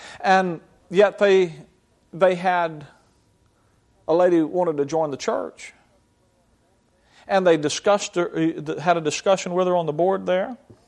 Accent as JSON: {"language": "English", "region": "Alabama", "country": "United States", "tie": "born or raised there", "moved": "as an adult", "said": "Down south, where I was raised, I mean, when I moved up to the Midwest, in 1979, I moved from Alabama to Chicago, Illinois."}